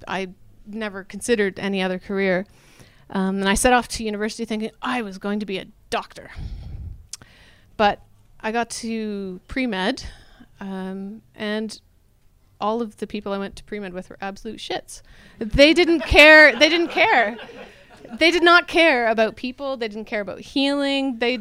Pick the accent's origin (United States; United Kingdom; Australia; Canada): Canada; Rural Canada, I'm Canadian if you can't tell by the accent